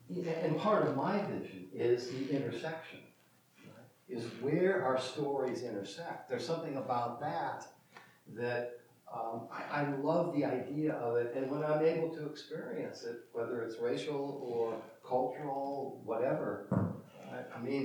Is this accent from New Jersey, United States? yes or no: no; Chicago, Illinois, United States; And I'm from the Chicago area, you know, and we experience that going downtown Chicago.